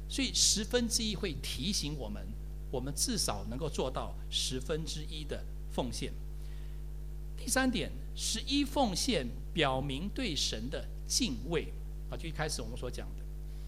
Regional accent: Taiwan; 比我们从台湾来的还要更是这个经济上更是富裕啊

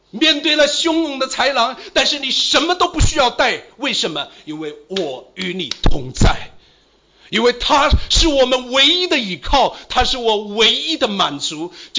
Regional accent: China; 我来自一个小的农村

